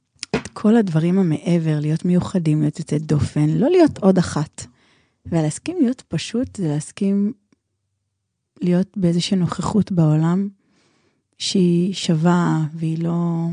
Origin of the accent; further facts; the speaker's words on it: Haifa, Haifa District, Israel; עם עוצמה, בחיפה.